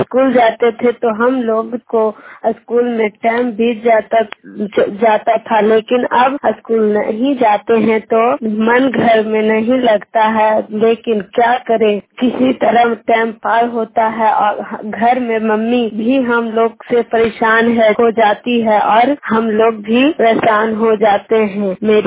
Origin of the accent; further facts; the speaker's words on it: Bihar, India; नौसा विभाग के रहने वाली हूँ, हरनाथ प्रखंड जिला नालंदा। मैं 9th क्लास में पढ़ती हूँ।